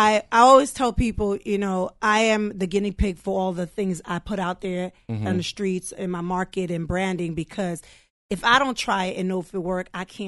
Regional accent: Brooklyn, New York, United States; moved away as an adult; I am from Brooklyn. Yes, I rep Brooklyn.

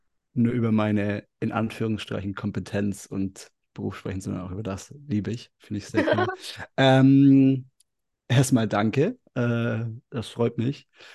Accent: Lindau, Bavaria, Germany; Also ich komme aus Süddeutschland, bin da auch groß geworden, also eher aus dem oder vom Dorf und von der Natur, vom Bodensee. Also vielleicht kennt man Lindau, das ist direkt an der Grenze zu Österreich und Schweiz.

